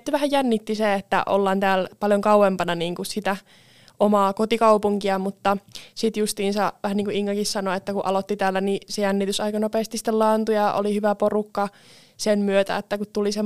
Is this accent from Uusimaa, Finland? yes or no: no; Tampere, Pirkanmaa, Finland; now in Rovaniemi, Finland; mä itse tosiaan olen kotoisin Tampereelta, eli on vähän isompi paikka kuin tämä Rovaniemi